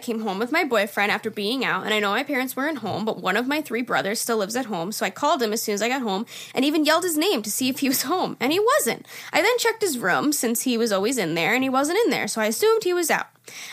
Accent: New York, United States; I'm from Long Island.

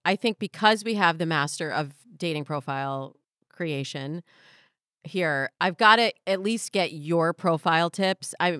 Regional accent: Michigan, United States; now in Los Angeles, United States; No, I'm from Michigan.

